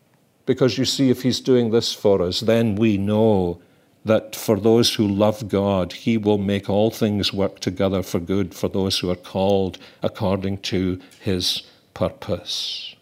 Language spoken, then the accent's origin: English; Glasgow, Scotland, United Kingdom; I was brought up in Glasgow, but … is from Caithness in the north of Scotland, and that's where my family comes from.